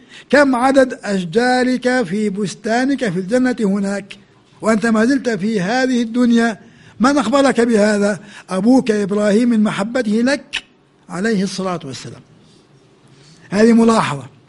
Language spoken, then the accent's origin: Arabic; Jordan; born there; أنا مولود في الأردن، ليس باختياري هذا.